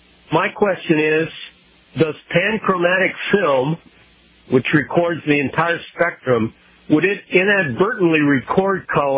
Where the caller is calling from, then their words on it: Tacoma, Washington, United States; I'm calling from Tacoma, Washington.